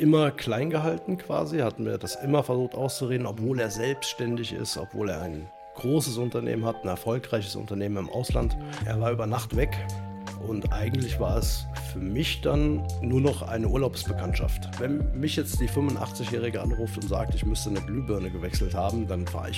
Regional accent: Cologne, North Rhine-Westphalia, Germany; also born or lived in Munich; Aufgewachsen in Köln. Also ich fühle mich eher als Kölner anstatt als Bayer.

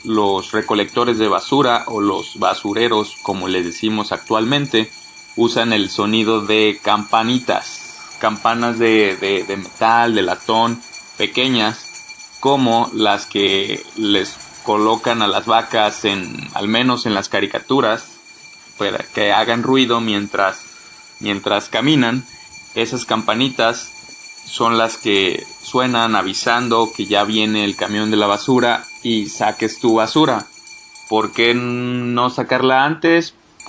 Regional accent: Mexico; Nosotros como mexicanos a lo mejor ya estamos habituados

